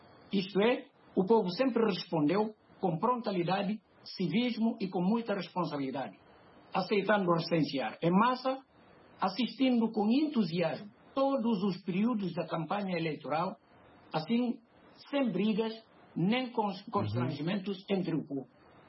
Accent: Guinea-Bissau; now in Manchester, United Kingdom; É verdade, eu sou guineense, vivo aqui na cidade de Manchester, mas vivo aqui fisicamente, mas psicologicamente, e todo o meu moral está na Guiné-Bissau.

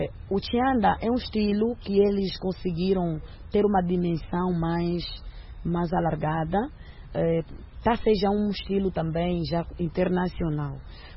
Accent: Angola; nós somos angolanos, somos africanos

